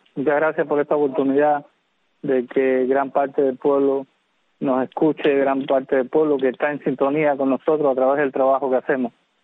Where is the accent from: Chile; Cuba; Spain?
Cuba; Havana; born there; Sí, yo nací en La Habana.